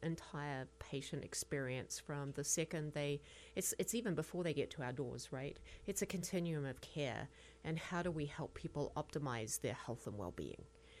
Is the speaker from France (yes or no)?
no; New Zealand; now in United States; I was born and raised in New Zealand, hence the talking funny a little bit.